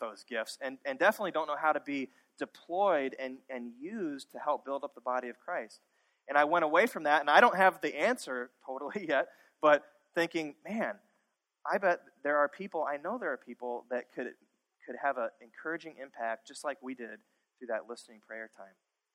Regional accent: Minnesota, United States; and we're from Minnesota, right?

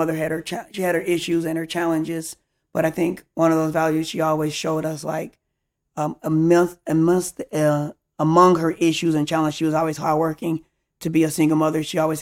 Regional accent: Harvey, Illinois, United States; born there; also born or lived in Chicago / Minnesota; Yeah, so I was born in Harvey, Illinois, a small town. Then we left Harvey, moved to Chicago for a little bit. Wasn't the greatest. And so my mom moved to Minnesota, her and her sister.

